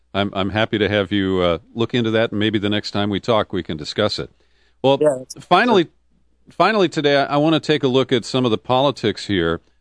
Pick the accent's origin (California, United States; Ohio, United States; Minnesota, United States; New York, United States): Ohio, United States; Cincinnati; smoke from a coal-fired plant on the Ohio River, where I grew up in Cincinnati, clearly flows over the river into Kentucky